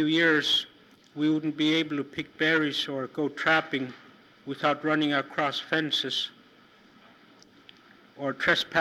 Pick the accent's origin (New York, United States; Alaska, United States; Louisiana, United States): Alaska, United States; Alaknak; I'm from Alaknak.